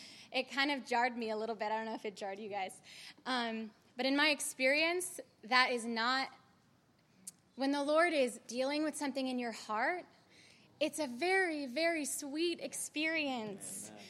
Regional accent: New York City, New York, United States; I grew up in New York City

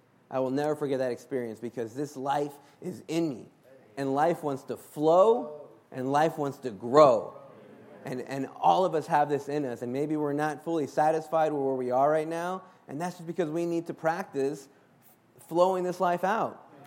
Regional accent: Texas, United States; And so I was raised in Texas, and I actually touched the Lord, I received the Lord when I was 13.

